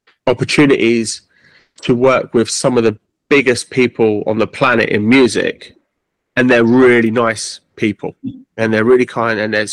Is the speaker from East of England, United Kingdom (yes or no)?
no; London, United Kingdom; Which was the name of the street I grew up on in Archway.